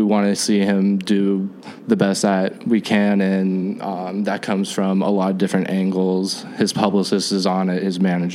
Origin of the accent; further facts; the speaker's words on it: Sacramento, California, United States; I'm from Sacramento originally, so that's not too far out of the way from there.